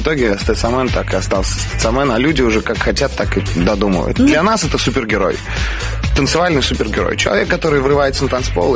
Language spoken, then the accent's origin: Russian; Kyiv Oblast, Ukraine; also born or lived in Chelyabinsk, Russia; я родился в Челябинске, 2 года пожил. Там потом приехал в связи с переездом родителей на работу, работать на Чернобыльск, которую мне пристанцию. Я переехал туда.